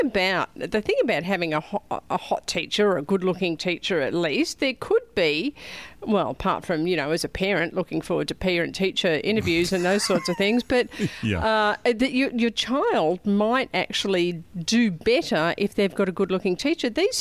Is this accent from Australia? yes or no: yes; Australia; Louis, absolutely, it happened in my home country of Australia.